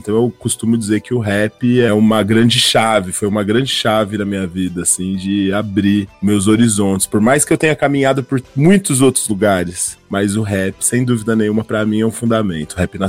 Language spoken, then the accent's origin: Portuguese; Suzano, São Paulo, Brazil; eu sou de Suzano